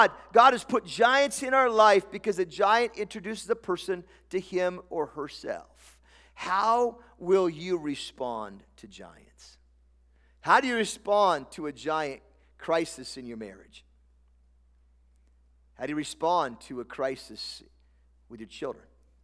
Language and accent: English; Tillamook, Oregon, United States; Sorry, I grew up in Tillamook. I can say that.